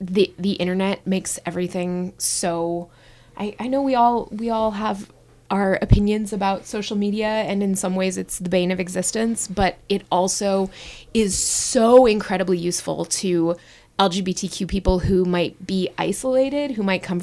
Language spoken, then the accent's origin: English; Denver, Colorado, United States; I'm from Denver.